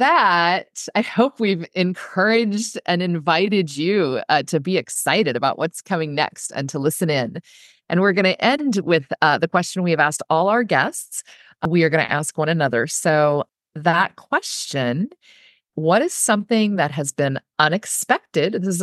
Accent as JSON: {"language": "English", "region": "Midwest", "country": "United States", "tie": "born or raised there", "said": "As I was growing up, the messages for me, and I grew up in the Midwest, I would say a kind of Western Christianity kind of paradigm, small town woman."}